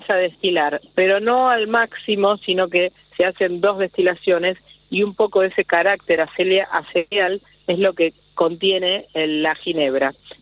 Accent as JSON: {"language": "Spanish", "town": "Rosario", "region": "Santa Fe", "country": "Argentina", "tie": "born there", "also_born_or_lived": "Spain", "said": "yo nací en Rosario, amo profundamente donde nací, mi casa, Santa Fe, el litoral de Argentina, o sea, es como vamos abriendo los anillos, ¿no? Amo muchísimo el lugar donde nací, tuve la oportunidad de viajar, de más joven, digamos, estuve viviendo en España"}